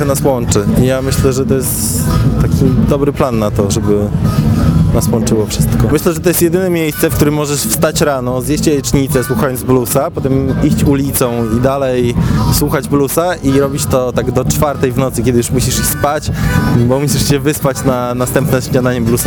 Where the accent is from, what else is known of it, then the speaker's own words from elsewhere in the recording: Szczecin, West Pomeranian Voivodeship, Poland; ja jestem ze Szczecina